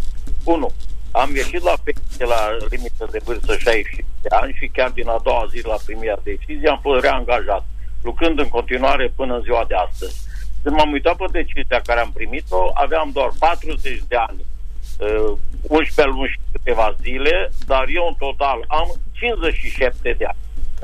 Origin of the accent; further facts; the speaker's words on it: Târgu Mureș, Mureș County, Romania; De aici, de Târgu Mureș.